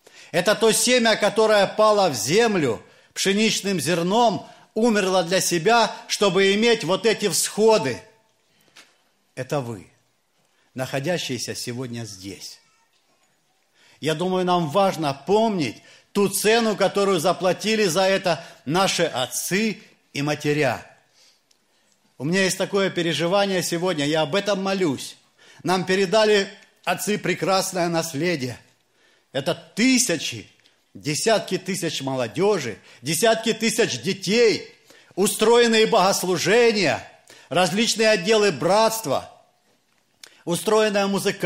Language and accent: Russian; Novoaidar, Luhansk Oblast, Ukraine; Я из Луганской области, совершаю пресвитерское служение, есть такой поселок Новоайдар. Семья 19 детей.